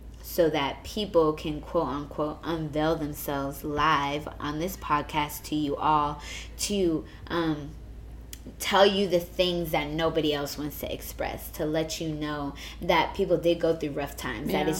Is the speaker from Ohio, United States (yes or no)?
no; Somerset, New Jersey, United States; So personally, I grew up in Somerset, New Jersey